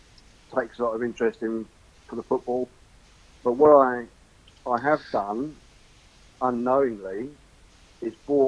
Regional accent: Hove, South East England, United Kingdom; A guy in Melbourne who I've never met but I've spoken to quite often, he grew up in Horsham. I grew up in Hove.

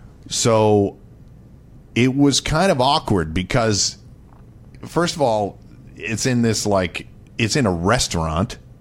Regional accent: Queens, New York, United States; also born or lived in Bronx; I grew up in Queens. I was born in the Bronx.

